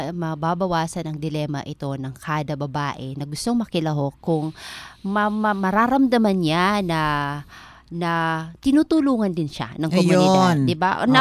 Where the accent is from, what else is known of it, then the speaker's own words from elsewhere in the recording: Eastern Visayas, Philippines; accent: Waray; Hindi po, waray po. Pero natutuwa ako naman, nahalata mo ang punto ko.